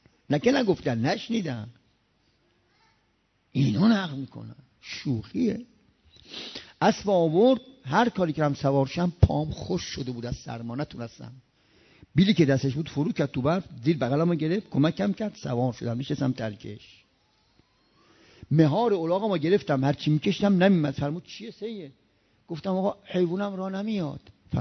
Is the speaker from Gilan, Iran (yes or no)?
yes; Rasht, Gilan, Iran; تو من بچه رشتم، اینجا ترکیه است